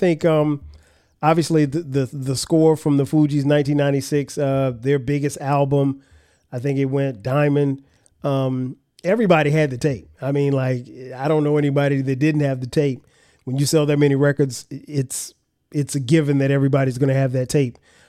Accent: Florence, South Carolina, United States; We had one in Florence as well, in my hometown of Florence, South Carolina.

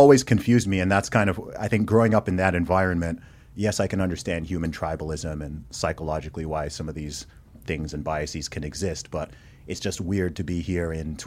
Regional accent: Saudi Arabia; but I grew up in Saudi Arabia, and from day one, big expat community, I was just surrounded by everyone from the beginning.

